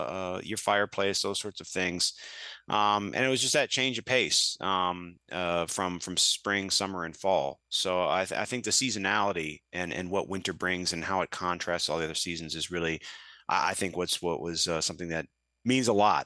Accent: Peoria, Illinois, United States; And for me, that growing up in the Peoria area, it was great when you get to October

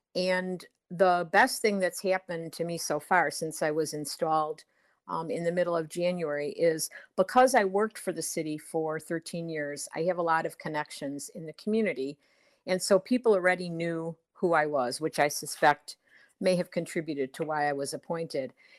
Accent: Chicago, Illinois, United States; I grew up in Chicago, and I knew about her even when I was in high school. I'm 69 years old

